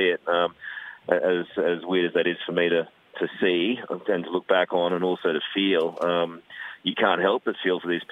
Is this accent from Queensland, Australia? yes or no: yes; Queensland, Australia; I'm from Queensland.